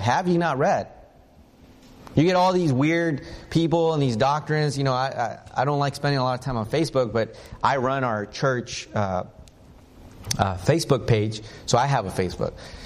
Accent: the South, United States; By the way, Cincinnati's great, but I'm from the South. You know, I love my humidity.

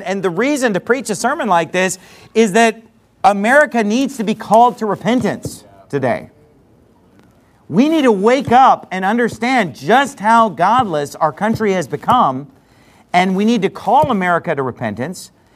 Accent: United States; Now, this is not to say that I am ungrateful as an American, you know, living as an American

